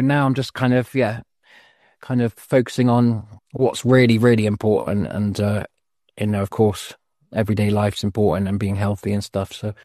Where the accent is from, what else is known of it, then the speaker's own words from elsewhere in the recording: Bristol, South West England, United Kingdom; also born or lived in Denmark; Just moved back from Denmark to England, back to Bristol, where it's my hometown.